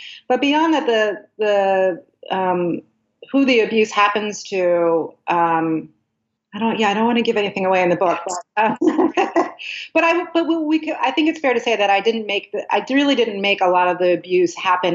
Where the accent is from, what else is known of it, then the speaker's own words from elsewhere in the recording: Chicago, Illinois, United States; I was born and raised in Chicago